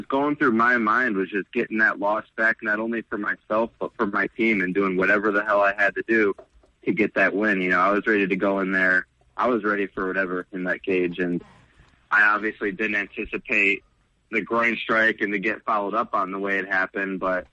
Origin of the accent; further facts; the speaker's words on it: Ohio, United States; You know, I grew up in Ohio, and one of the biggest things in Ohio is the Michigan-Ohio State football game.